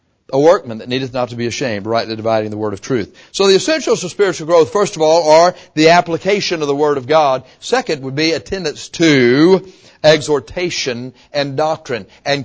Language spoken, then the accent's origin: English; Texas, United States; I have to say that because here we're from South Texas.